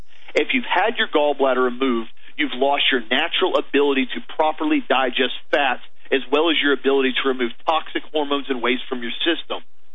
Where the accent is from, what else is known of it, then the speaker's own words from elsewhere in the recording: United States; But as an American, as a patriot, you have to start exercising the Second Amendment right